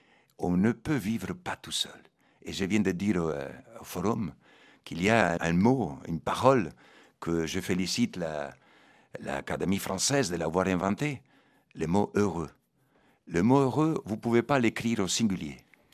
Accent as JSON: {"language": "French", "country": "Argentina", "moved": "yes", "said": "Moi, j'ai commencé en Argentine, quand j'avais 17 ans. Et quand j'ai quitté l'Argentine, mon pays que j'aimais, je pleurais."}